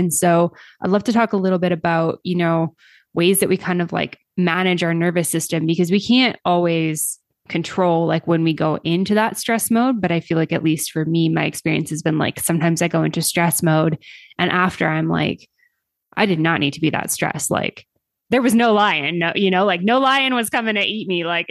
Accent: Western Canada, Canada; I'm from Western Canada, so bears, cougars, that's a real possibility.

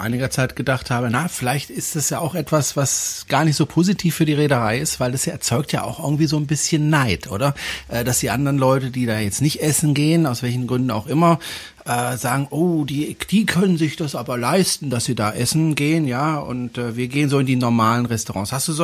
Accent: Baden-Württemberg, Germany; ich bin ja eigentlich aus Baden, aber ich wohne ja in Schwaben

